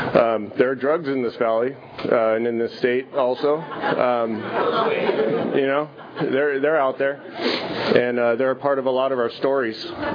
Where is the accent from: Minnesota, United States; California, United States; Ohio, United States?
California, United States; Visalia; I grew up here in Visalia. Started drinking around 14, 15 years old.